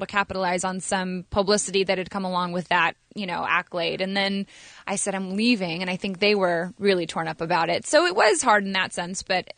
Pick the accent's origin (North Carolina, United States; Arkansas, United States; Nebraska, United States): North Carolina, United States; Well, I grew up in North Carolina, so I'm a big Panther fan, and I'm a big Tar Heel fan.